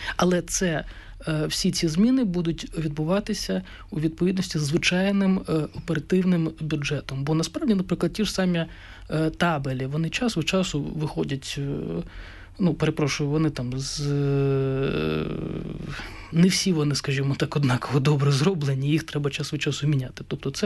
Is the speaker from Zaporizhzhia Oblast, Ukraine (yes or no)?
no; Kharkiv, Kharkiv Oblast, Ukraine; я хотів би розказати історію харківську, як харків'янин, да, за походженням, відповідно, я не втрачаю зв'язку з своїм рідним містом